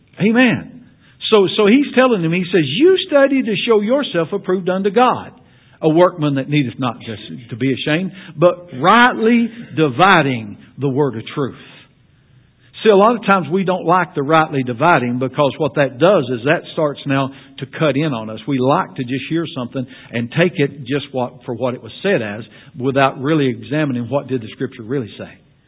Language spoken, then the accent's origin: English; Mine Fork, Kentucky, United States; You know, I was raised over on Mine Fork, right here in Magoffin County.